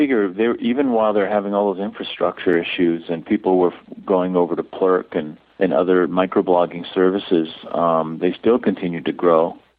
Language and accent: English; Midwest, United States; now in Minneapolis, United States; I grew up in the Midwest. I still work and live in the Minneapolis area. We live out in the suburbs.